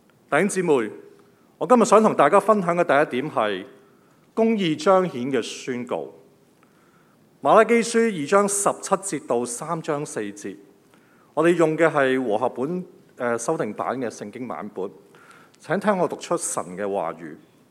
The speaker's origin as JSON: {"language": "Chinese", "country": "China", "said": "不知道大家有没有听过我们中国人有句说话"}